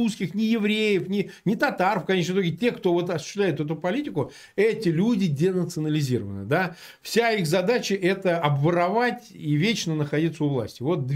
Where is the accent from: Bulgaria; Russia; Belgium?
Russia; Samara, Samara Oblast; я сам вырос, собственно, в Самаре